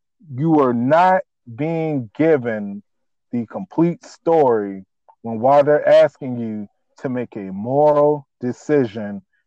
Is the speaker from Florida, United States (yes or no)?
yes; Florida, United States; And I am from Florida, you know, just to put that out there.